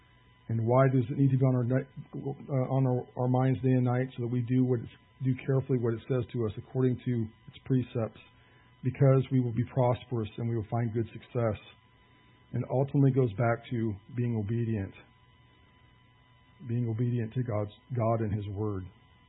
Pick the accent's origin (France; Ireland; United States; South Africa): United States; Kansas; now in Nebraska, United States; That's one thing I really noticed when I came from Kansas to Nebraska.